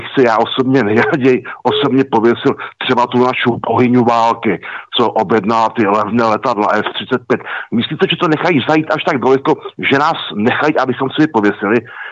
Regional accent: Moravia, Czechia; já jsem Moravák žijící v kraju Bohradegasta

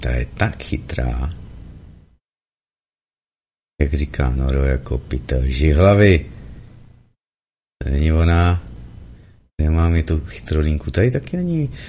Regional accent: Slovakia; Jsem ze Slovenska, chci ze Slovenska zelenější, zdravější a spokojenější zemi

